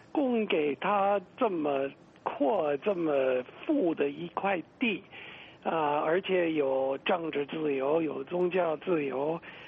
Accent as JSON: {"language": "Chinese", "country": "United States", "said": "我可以作为美国人"}